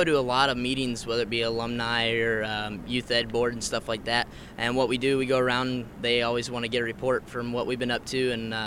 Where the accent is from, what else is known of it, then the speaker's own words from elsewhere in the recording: Milan, Illinois, United States; I'm from Milan, Illinois. It's kind of up by the Quad Cities, just right outside of Moline, otherwise known as the home of John Deere, kind of a little claim to fame.